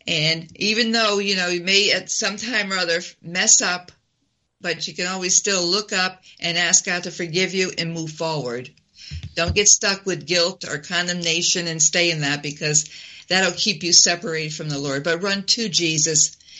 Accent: Connecticut, United States; born there; He was born there, and he came here when he was about maybe 3. Hmm. And I was born here.

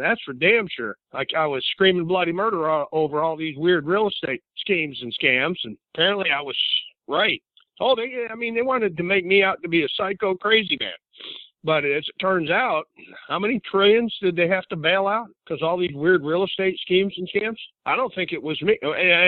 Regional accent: Lake George, New York, United States; I grew up on Lake George. I grew up on a piece of property owned by Henry Knox and General Johnny Johnson of the American Forces out of the French Mountain Track. Lot number 30 and 31 at Harris Bay.

